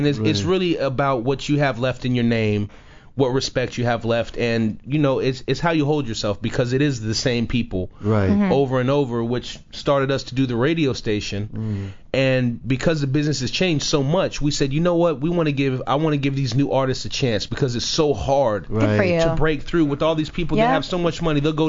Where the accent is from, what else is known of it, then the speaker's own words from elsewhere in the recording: Los Angeles, California, United States; born there; I was born in Tarzana Medical at the time when they still listed black people as Negro.